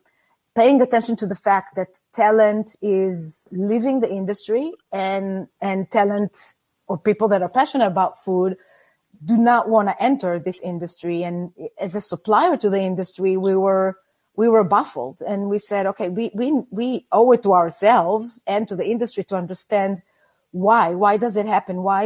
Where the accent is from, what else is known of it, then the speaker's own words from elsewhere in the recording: Israel; moved away as an adult; now in United States; I was born and raised in Israel and packed my two suitcases and came to the States almost 22 years ago.